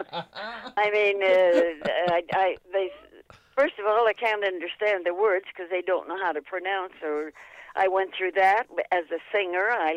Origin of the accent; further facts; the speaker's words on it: Tucson, Arizona, United States; I grew up in Tucson, and I must have been in 25 different plays for the Tucson Little Theater.